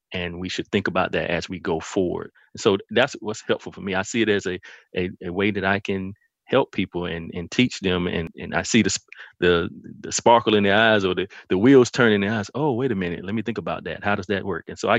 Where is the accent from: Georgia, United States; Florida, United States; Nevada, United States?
Georgia, United States; Millen; Well, one quick thing to say is I come from Millen, Georgia. I graduated with segregated proms in 1999.